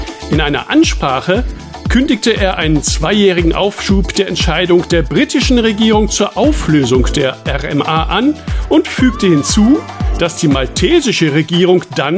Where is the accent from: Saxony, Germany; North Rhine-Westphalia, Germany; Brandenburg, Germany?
North Rhine-Westphalia, Germany; Mülheim an der Ruhr; ich bin aus Mülheim an der Ruhr.